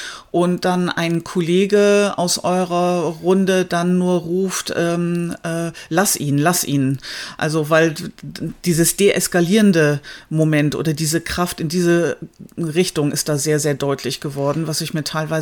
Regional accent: Bremen, Germany; ich bin auch Bremerin

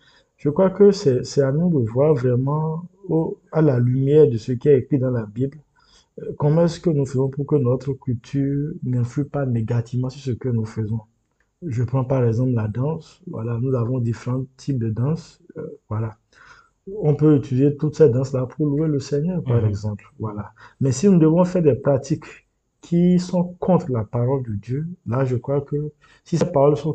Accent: Benin; je leur dis que je suis béninois

